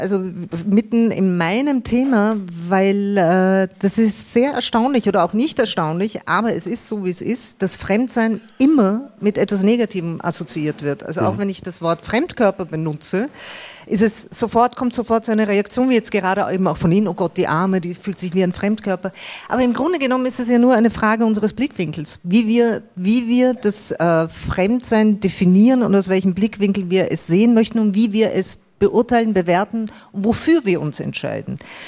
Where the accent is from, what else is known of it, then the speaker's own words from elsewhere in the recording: Austria; now in Berlin, Germany; ich komme aus einer iranischen Kultur, die sehr höflich ist. Dann bin ich in Österreich aufgewachsen.